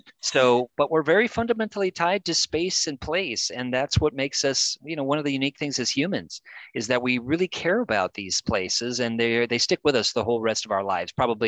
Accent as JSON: {"language": "English", "region": "Colorado", "country": "United States", "tie": "born or raised there", "said": "I grew up in Western Colorado, so I could explore mountains, canyons, buttes, mesas."}